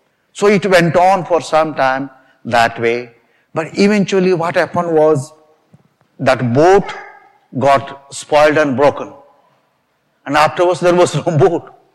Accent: South India, India; You know, I was born in India, down south of India.

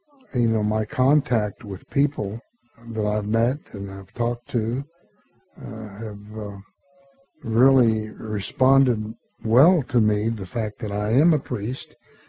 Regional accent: Parkersburg, West Virginia, United States; I have visited the elementary school in my hometown and visited the high school, Catholic high school, and also visited the public school in my hometown where I graduated from Parkersburg High School. I was a former Big Redder

